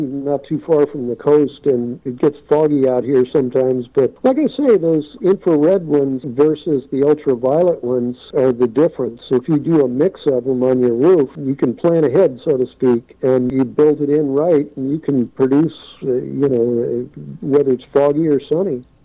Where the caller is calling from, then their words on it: California, United States; Actually, I'm calling you from California, listening online.